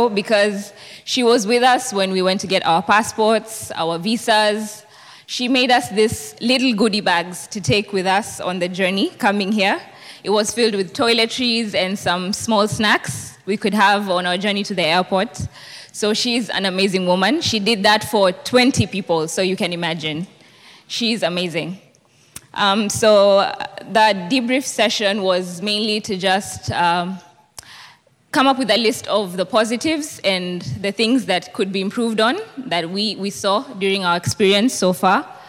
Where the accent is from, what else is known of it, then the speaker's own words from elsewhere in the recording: Eldoret, Uasin Gishu County, Kenya; I am one of those six young Kenyans. So we are from Eldoret, Moy University.